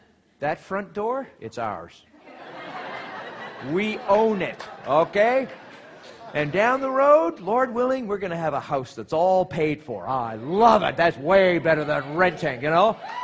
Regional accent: Canada; But I'm a Canadian.

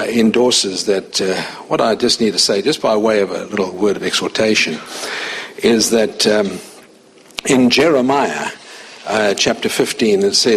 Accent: South Africa; born there; Many of you know that I was born in South Africa.

